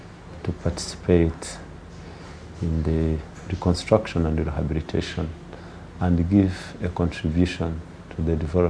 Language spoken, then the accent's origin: English; Rwanda; My home country is Rwanda. Yeah, but initially I was born in East Africa.